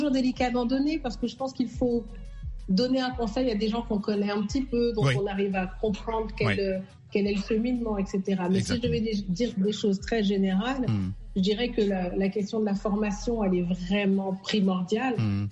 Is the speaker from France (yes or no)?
yes; France; also born or lived in Mali / Senegal; moi je viens d'Afrique de l'Ouest, du Mali et du Sénégal, et j'ai grandi en France